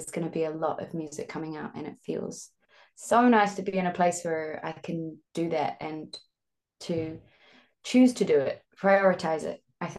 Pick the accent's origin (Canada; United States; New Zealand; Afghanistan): New Zealand; that's the gold about coming from this land, is that we're raised with so much space around us to think